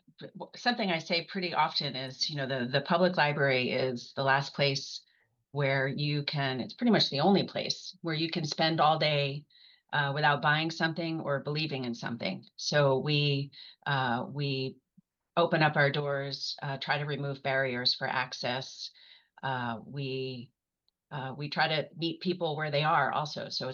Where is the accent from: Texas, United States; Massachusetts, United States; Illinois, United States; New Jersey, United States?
New Jersey, United States; also born or lived in Colorado / New York; now in Seaside, United States; I moved from Colorado most recently. I was in Colorado for about 28 years, and before that I was New York, New Jersey. I'm a Jersey girl.